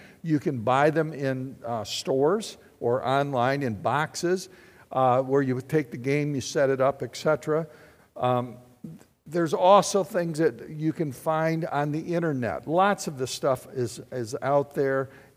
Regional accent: Battle Creek, Michigan, United States; When I was a kid, growing up in Battle Creek, there's only about eight houses on our entire city block. It was a new development there in Springfield.

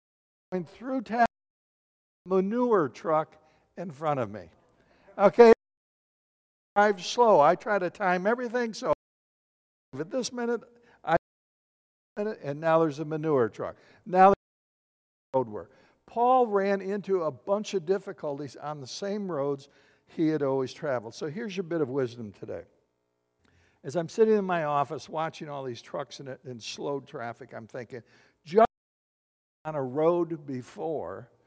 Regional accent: Battle Creek, Michigan, United States; I grew up in Battle Creek, was not necessarily a small city.

